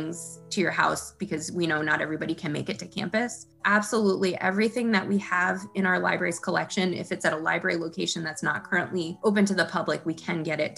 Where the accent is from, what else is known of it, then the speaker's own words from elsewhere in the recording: New York City, New York, United States; now in Minnesota, United States; I'm not from Minnesota, I'm actually from New York City. So like, I'm new to the area